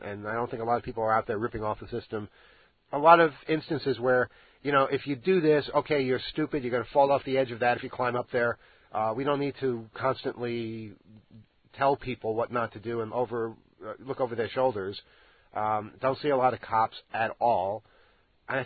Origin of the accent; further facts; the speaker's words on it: Hamburg, Germany; now in Magdeburg, Germany; But right now, we have HH on our license plate, so everybody knows that we're from Hamburg.